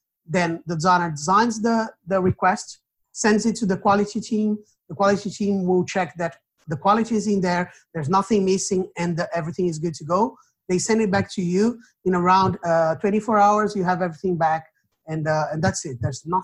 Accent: Brazil; English is a second language; I myself, I am from Brazil, and I had to learn English in order to do the whole thing.

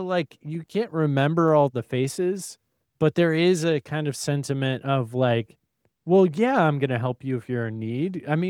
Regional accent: North Carolina, United States; also born or lived in Germany; I was raised in North Carolina and born in Germany.

